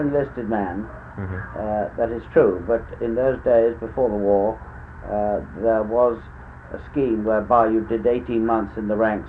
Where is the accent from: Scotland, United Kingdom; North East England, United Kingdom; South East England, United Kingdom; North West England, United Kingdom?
North West England, United Kingdom; Silloth; also born or lived in Nottingham; We lived there for the next 7 years, and then we moved to Cumberland, where my father was vicar of a parish at a place called Silloth. And it was at Silloth that I spent most of my boyhood.